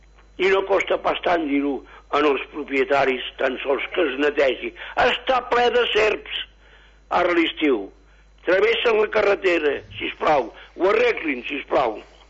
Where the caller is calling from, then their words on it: L'Escala, Catalonia, Spain; que arreglin la platja d'aquí al poble de l'Escala